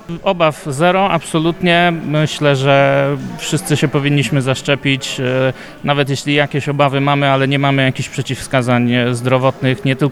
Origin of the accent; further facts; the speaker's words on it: Szubin, Kuyavian-Pomeranian Voivodeship, Poland; Ja pochodzę z Szubina